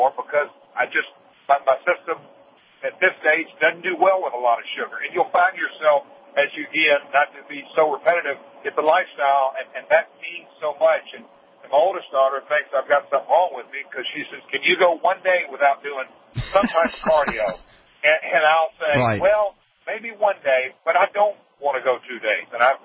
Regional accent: the South, United States; we were raised in the South on sweet tea

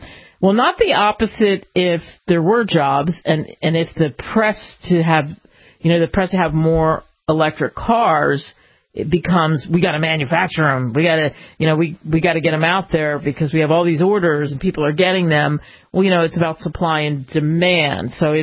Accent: Detroit, Michigan, United States; he apparently was in Detroit, my hometown

